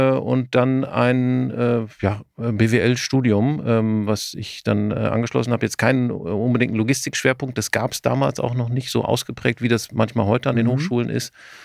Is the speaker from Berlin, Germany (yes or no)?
no; North Rhine-Westphalia, Germany; Bin 46 Jahre alt mittlerweile, komme gebürtig aus dem Münsterland, wo ich mit meiner Familie, drei Kindern, zwei Hunden lebe.